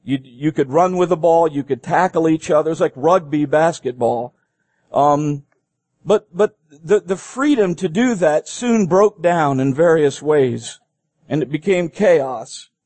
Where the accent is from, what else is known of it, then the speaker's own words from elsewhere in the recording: Philippines; Where I grew up in the Philippine Islands, we played basketball all the time.